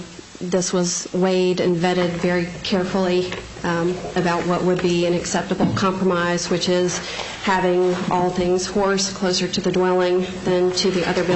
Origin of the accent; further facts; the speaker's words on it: Aiken, South Carolina, United States; I am from Aiken, grew up in Aiken. I, you know, had little campouts on the roof of the garage right next to the pool house, you know, growing up. This is my home.